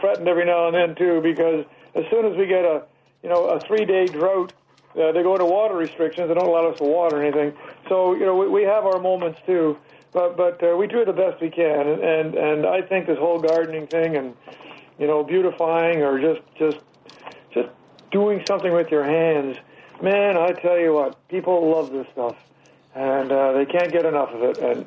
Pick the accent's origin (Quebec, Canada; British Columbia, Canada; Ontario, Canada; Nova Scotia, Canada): Quebec, Canada; Montreal; I grew up in Canada, so I grew up in Montreal, so I do know cold, I do know snow, and I do know winter.